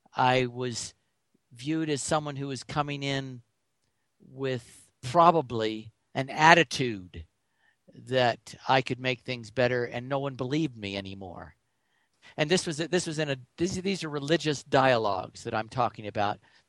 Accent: United States; I projected it to be upon me as an American, as someone who was trying to police the world without getting to know the world

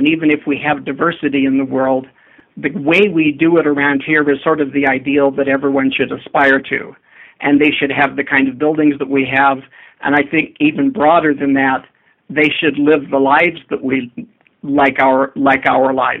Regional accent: Arizona, United States; since I grew up in Arizona on the Navajo Reservation.

